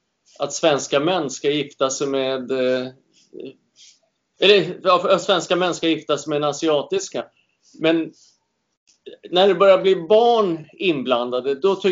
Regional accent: Sweden; Jag är svensk.

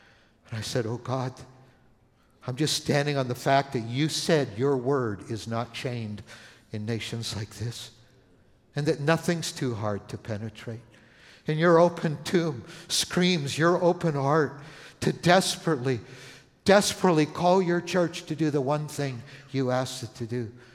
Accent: Canada; I grew up in Canada.

